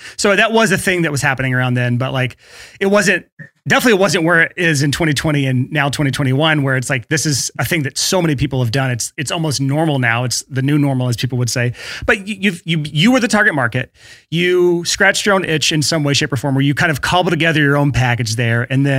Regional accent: the South, United States; as someone who's born and raised in the South

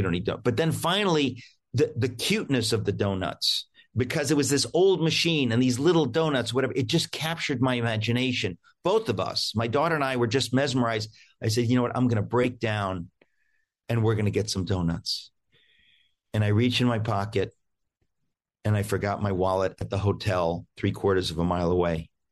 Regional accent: New York, United States; Listen, trust me. I'm from New York. It's totally fine.

